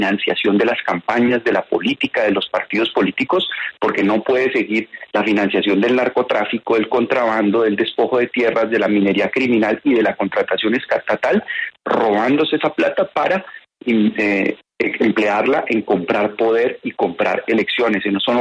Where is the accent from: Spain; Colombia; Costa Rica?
Colombia; Santander; Esa canción me recuerda a mi padre, me recuerda a mi tierra de Santander y es una canción homenaje a nuestros campesinos.